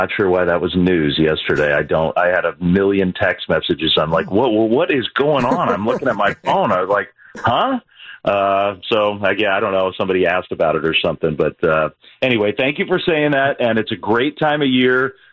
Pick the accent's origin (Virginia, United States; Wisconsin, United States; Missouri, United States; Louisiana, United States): Virginia, United States; You know, I grew up in Virginia.